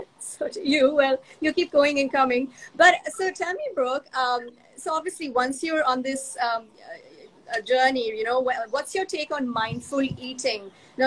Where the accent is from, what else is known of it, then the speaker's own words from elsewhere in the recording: India; I mean, I was born and raised in India, but I kind of found yoga later in life, right?